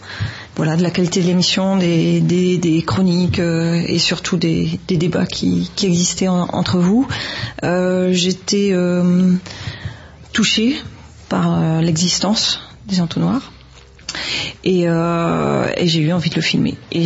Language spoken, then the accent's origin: French; Lille, Hauts-de-France, France; Je suis de Lille.